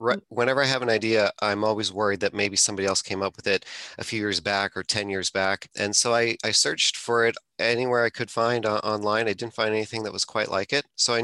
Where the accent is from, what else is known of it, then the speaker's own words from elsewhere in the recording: Toronto, Ontario, Canada; I'm from the Toronto area, and they're from the Southern Ontario area as well.